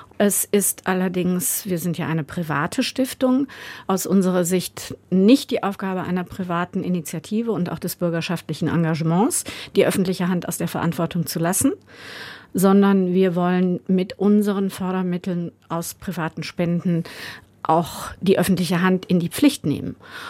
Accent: Rhineland, Germany; Ich komme ja aus dem Rheinland.

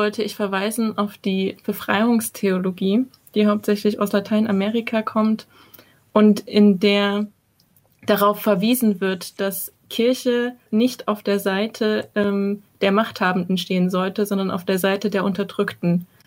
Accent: Saxony, Germany; Also ich komme auch ursprünglich aus Südostsachsen, aus der tiefen katholischen Diaspora sozusagen.

